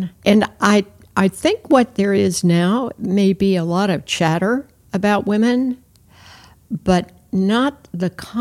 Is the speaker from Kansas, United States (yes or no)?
yes; Wichita, Kansas, United States; I was raised in Wichita, Kansas, and I was raised to marry someone who was going to be remarkably successful